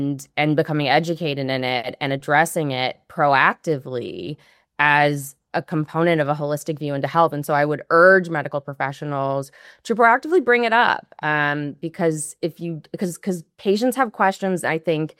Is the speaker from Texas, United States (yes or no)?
no; St. Louis, Missouri, United States; at the only place in my hometown of St. Louis, Missouri that sold them